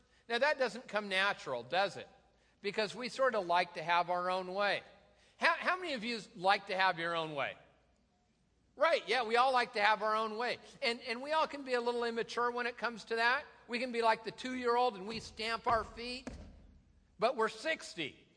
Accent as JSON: {"language": "English", "town": "Tacoma", "region": "Washington", "country": "United States", "tie": "born or raised there", "said": "Well, if it ever comes to the Northwest, I'm sure my hometown, Tacoma, will get the first one."}